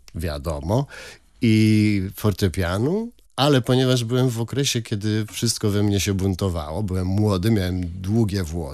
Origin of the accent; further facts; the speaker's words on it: Silesian Voivodeship, Poland; Ja jestem ze Śląska, więc to specyficzny rodzaj instrumentów.